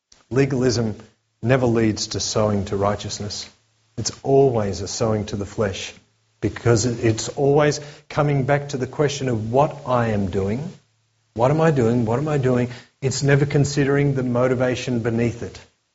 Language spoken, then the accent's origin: English; Victoria, Australia; born there; I was born in the Mallee, up in the wheat belt